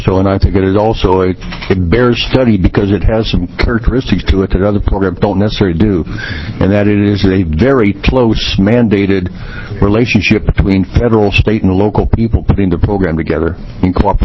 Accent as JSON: {"language": "English", "town": "Pendleton", "region": "Oregon", "country": "United States", "tie": "born or raised there", "said": "I was born in Pendleton and graduated from Pendleton High School?"}